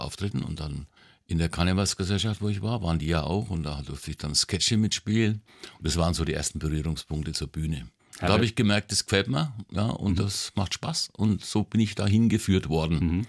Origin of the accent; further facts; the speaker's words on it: Bavaria, Germany; Aber aufgewachsen bin ich in der Südstadt, in Falkenheim.